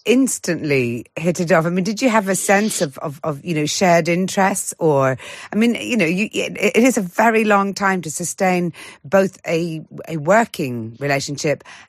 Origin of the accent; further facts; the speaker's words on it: Glasgow, Scotland, United Kingdom; whilst being very proud of being Scottish and from Glasgow